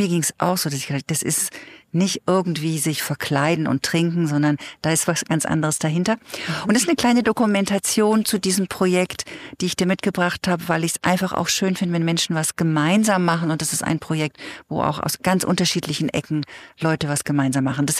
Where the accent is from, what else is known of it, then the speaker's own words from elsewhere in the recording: Bavaria, Germany; Ich komme aus Franken, ich habe da lange gelebt. Wir sind eher zurückhaltend.